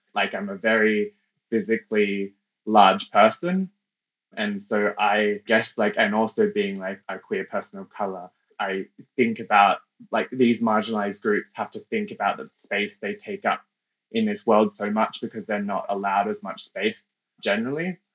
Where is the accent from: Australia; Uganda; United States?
Australia; first language English; I grew up in Australia and English is my first language.